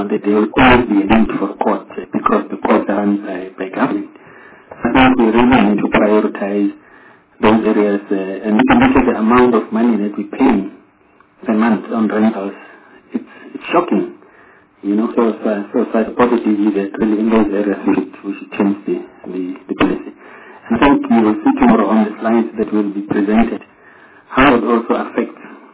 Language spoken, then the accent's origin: English; North West, South Africa; But I can tell you, I've been there myself. I'm from the Northwest.